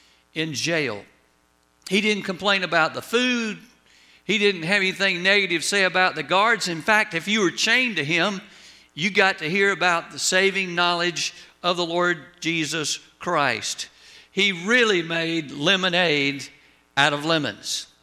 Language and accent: English; Augusta, Georgia, United States; now in Rome, United States; We'll say Rome, Georgia, but we were raised in Augusta.